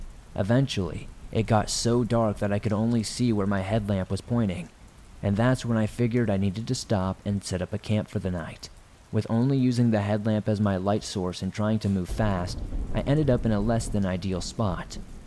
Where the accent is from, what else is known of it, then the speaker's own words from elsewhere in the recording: South Africa; I'm from South Africa. I'm a 26-year-old female